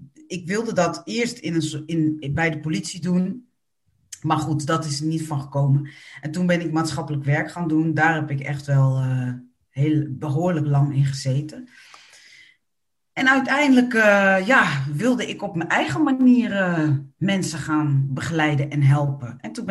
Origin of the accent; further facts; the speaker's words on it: Nieuwegein, Utrecht, Netherlands; also born or lived in Suriname; ben geboren in Suriname en getogen in Nederland, in Nieuwegein.